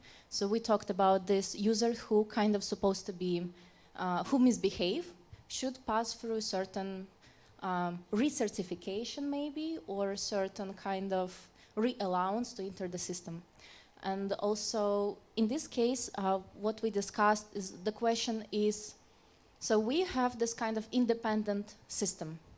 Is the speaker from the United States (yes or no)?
no; Poland; I'm from Poland